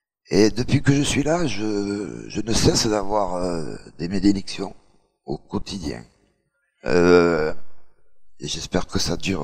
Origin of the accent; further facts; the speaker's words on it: Lunel, Occitanie, France; puisque je viens de Lunel. Et... je suis resté pendant un an sur Lunel.